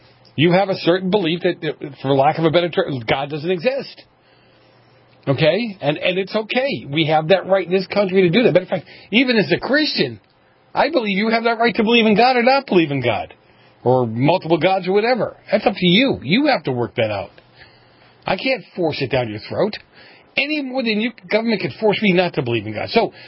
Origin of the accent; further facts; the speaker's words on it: Massachusetts, United States; Massachusetts, my home state. I almost hate to admit that.